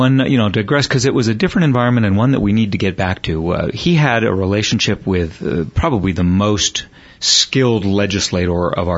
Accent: Tucson, Arizona, United States; I was raised in Tucson. Came here in the early 60s. My dad was named the founding dean of the medical school in Tucson when it was nothing but an idea. Stayed in Tucson through my education.

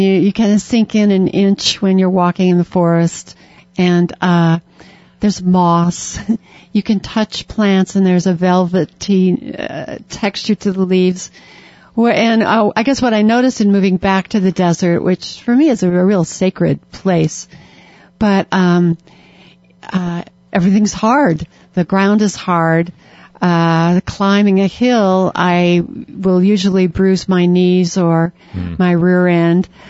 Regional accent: Tucson, Arizona, United States; Well, growing up in Tucson in the 50s and the 60s, you know, my family used to take the Minnesota, Iowa relatives when they come to visit down to Mexico

